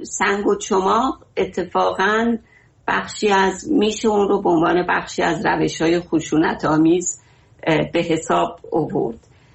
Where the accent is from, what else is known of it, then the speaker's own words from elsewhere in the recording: Iran; ما همه ما ایرانی هستیم